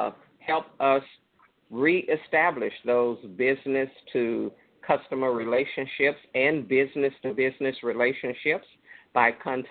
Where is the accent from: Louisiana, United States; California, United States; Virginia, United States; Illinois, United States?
Louisiana, United States; Cameron; And growing up in Cameron, Louisiana, which was a segregated part of Cameron for me in the 60s.